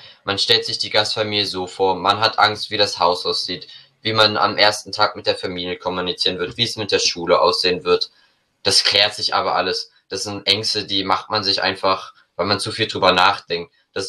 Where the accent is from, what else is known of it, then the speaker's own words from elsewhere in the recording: Radebeul, Saxony, Germany; ich komme aus Radebeul.